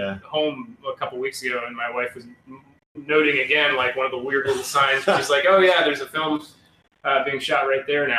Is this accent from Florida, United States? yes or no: yes; Florida, United States; now in Atlanta, United States; And when growing up in Central Florida, when I first moved to Atlanta, I thought, this is amazing.